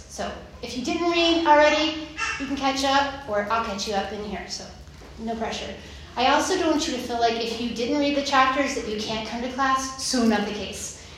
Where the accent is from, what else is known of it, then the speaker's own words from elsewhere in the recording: Texas, United States; now in Utah, United States; I'm from Texas originally, so I came from a Church of Christ background, which is not very popular here in Utah, but in the South, very Bible Belt religion. But I've been here 16 years.